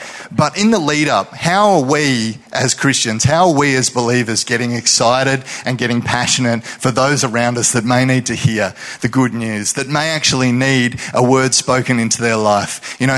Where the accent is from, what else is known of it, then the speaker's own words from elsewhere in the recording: Tasmania, Australia; now in Bundaberg, Australia; I mean, I'm coming from Tasmania and I'm saying that the quality of food here in Bundaberg is A grade.